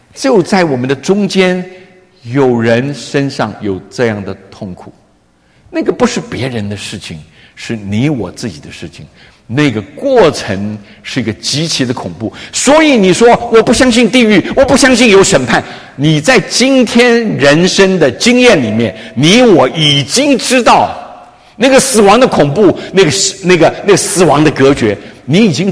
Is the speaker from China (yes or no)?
yes; China; 如果我们知道在我们中国人叫做费城啊，在宾州有一个 Philadelphia，